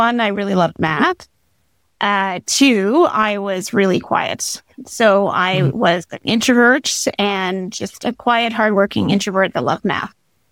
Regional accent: Elliston, Ontario, Canada; born there; now in St. John's, Canada; I moved out to St. John's. I'm actually based in St. John's, Newfoundland. I was born in Elliston, Ontario, actually.

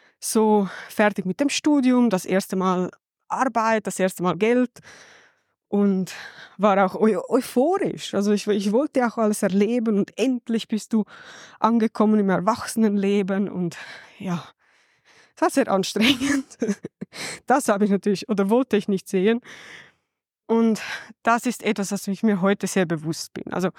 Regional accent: Zurich, Switzerland; ich habe in Zürich gelebt und ich bin in Zürich aufgewachsen und es ist eine coole Stadt, also ich liebe Zürich.

